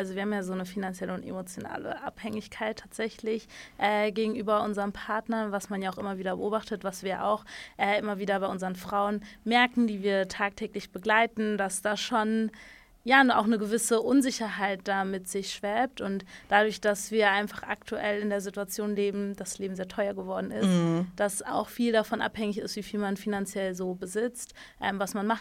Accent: Berlin, Germany; 26 Jahre alt, bin gebürtige Berlinerin tatsächlich.

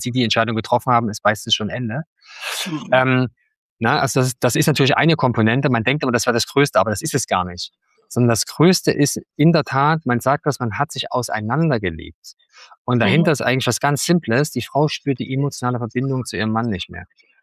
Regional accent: Germany; Ich bin gerade bei meinen Eltern in Chemnitz, meine Eltern vor kurzem darüber gesprochen, ich bin ein Kind der DDR.

